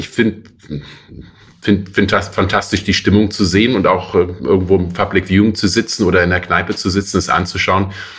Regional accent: North Rhine-Westphalia, Germany; Ach, ich muss gestehen, ich bin in der Nähe von Köln aufgewachsen, bin erster FC Köln-Fan

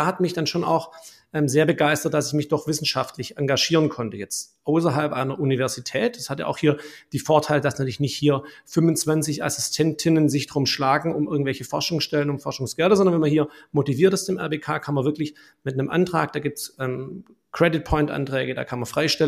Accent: Baden-Württemberg, Germany; Also ich bin ein waschechter Schwabe und Schwaben gehen ja bekanntermaßen nicht so gern von zu Hause weg. Das heißt, in Tübingen studiert

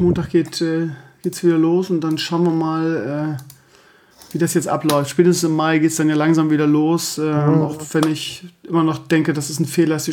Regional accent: Schleswig-Holstein, Germany; also bei uns in Schleswig-Holstein wären 3 Wochen davon sowieso Osterferien gewesen.

